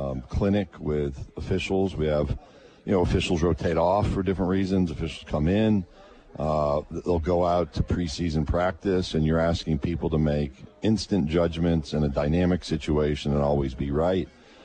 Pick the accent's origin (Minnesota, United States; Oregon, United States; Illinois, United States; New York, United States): New York, United States; Syracuse; I grew up outside Syracuse, New York.